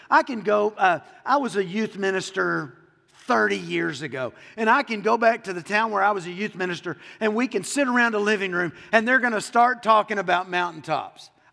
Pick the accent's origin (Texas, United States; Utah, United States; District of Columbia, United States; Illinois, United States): Texas, United States; I'm from Texas, so it's far.